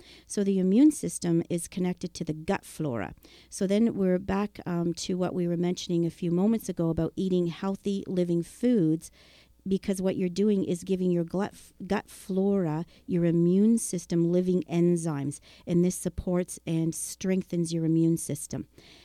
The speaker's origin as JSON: {"language": "English", "town": "Thompson", "region": "Manitoba", "country": "Canada", "said": "Thompson, Manitoba."}